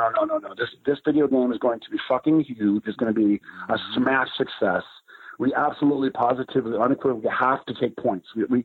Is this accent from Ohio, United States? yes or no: no; Buffalo, New York, United States; I follow the Sabres in my hometown, Buffalo.